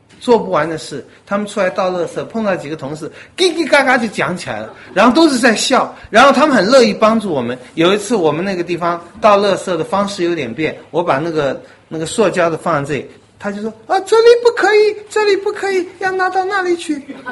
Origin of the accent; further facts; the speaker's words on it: Taiwan; 我们台湾人这个在欺负人的事上也不后人的